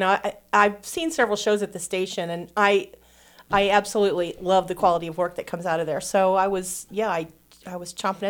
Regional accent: Danville, Illinois, United States; I'm from Danville.

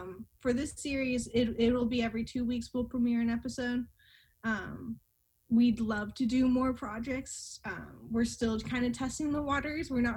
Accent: Los Angeles, California, United States; So I am originally from Los Angeles, and some of my theater friends in LA have been very bored during this quarantine

